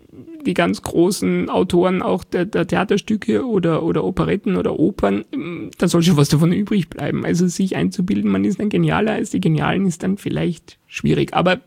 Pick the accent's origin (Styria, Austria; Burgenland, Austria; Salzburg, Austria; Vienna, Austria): Styria, Austria; dass es mich unglaublich an die Steiermark erinnert, an meine Heimat.